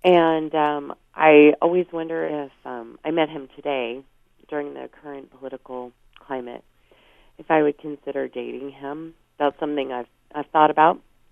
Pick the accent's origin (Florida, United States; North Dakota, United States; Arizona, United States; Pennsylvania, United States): Arizona, United States; Tucson; I'm from Tucson, Arizona.